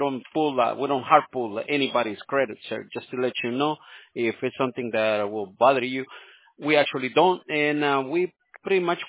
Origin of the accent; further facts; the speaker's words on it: California, United States; My family is from down in Salvador. I'm from California.